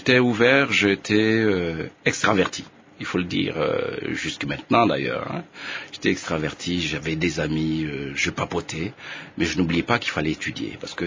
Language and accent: French; Goma, North Kivu, DR Congo; Oui, j'ai grandi là-bas. Après l'école maternelle, j'ai dû faire 4 ans dans mon village.